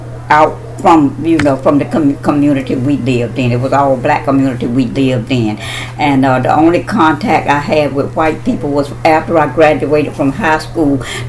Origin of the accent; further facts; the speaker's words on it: North Carolina, United States; born there; I was born in the South. Okay. We're at in the South. In North Carolina, in Washington County.